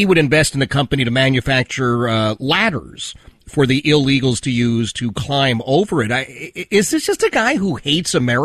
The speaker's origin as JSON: {"language": "English", "town": "Philadelphia", "region": "Pennsylvania", "country": "United States", "tie": "born or raised there", "said": "A Jewish guy, I grew up in Philadelphia."}